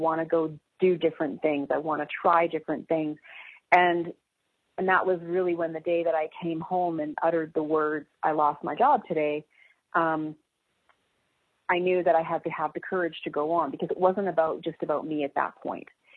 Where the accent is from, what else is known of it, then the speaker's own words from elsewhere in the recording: Canada; being a Canadian